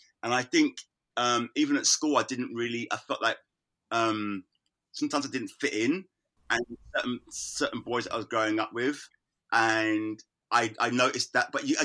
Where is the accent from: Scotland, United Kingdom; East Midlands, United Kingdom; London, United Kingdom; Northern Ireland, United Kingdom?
London, United Kingdom; Islington; Yeah, I was born in London. I was born in Islington.